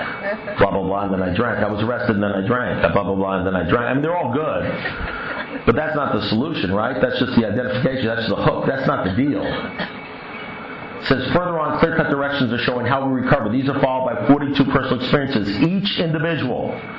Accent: New York, United States; you know, I'm originally from New York. In New York, when you're talking to an alkie or anybody from New York, they drive you crazy

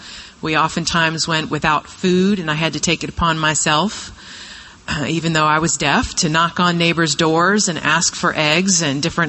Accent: Boston, Massachusetts, United States; I'm an alcoholic and a drug addict. I'm from Boston, Massachusetts.

